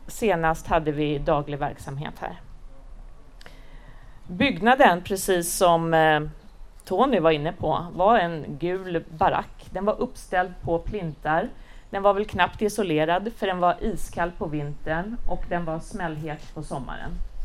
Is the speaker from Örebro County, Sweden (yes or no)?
no; Hanviken, Stockholm County, Sweden; Jag är själv uppvuxen här i Hanviken, ett par kvarter bort bara. Här har jag bott, levt och upptäckt vad livet har att erbjuda.